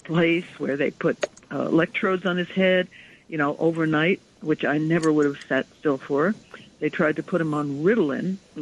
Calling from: Manhattan, New York, United States; I'm calling from Chelsea here in Manhattan.

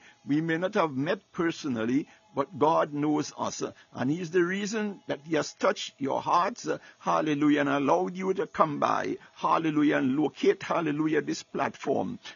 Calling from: Baltimore, Maryland, United States; I'm speaking from Baltimore, Maryland.

